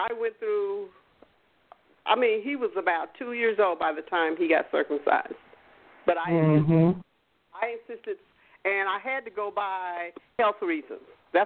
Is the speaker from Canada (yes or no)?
no; the South, United States; because in the South, and, you know, I'm from the South